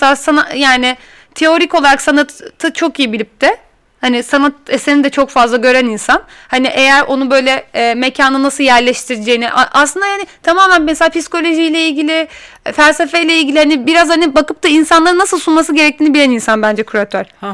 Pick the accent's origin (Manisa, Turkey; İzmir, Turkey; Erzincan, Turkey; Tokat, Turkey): İzmir, Turkey; Ben mesela İzmirliyim.